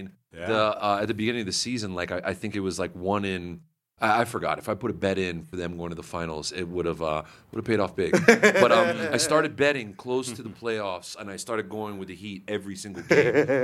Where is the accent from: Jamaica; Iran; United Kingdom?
Jamaica; I'm Jamaican. I'm Jamaican, yeah.